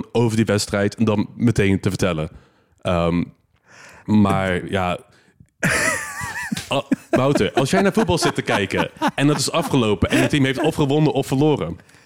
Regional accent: Rotterdam, South Holland, Netherlands; Ik ben Rotterdammer

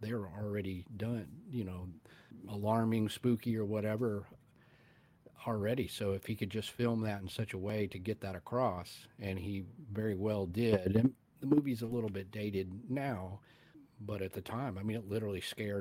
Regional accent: Fort Worth, Texas, United States; born there; which is only about 3 hours from where I live in Texas. I was born in Fort Worth and live in Dallas-Fort Worth.

